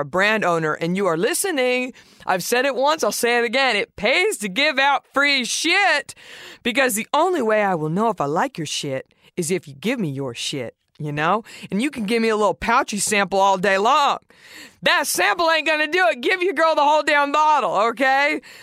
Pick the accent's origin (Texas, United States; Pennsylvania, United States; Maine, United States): Texas, United States; Dallas; I'm going to try to go to IBE Dallas, repping my hometown, baby.